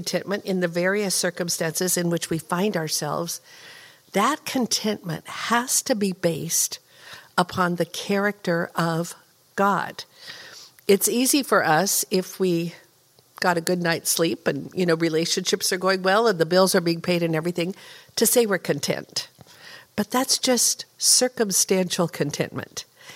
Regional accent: Oregon, United States; It's helpful that I'm from Oregon, so I'm used to rain, and rain doesn't really bother me.

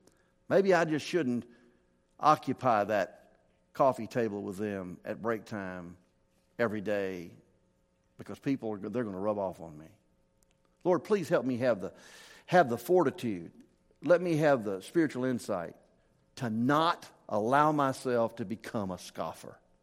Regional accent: Memphis, Tennessee, United States; also born or lived in North Mississippi; I'm a redneck from Memphis and North Mississippi. That's who I am.

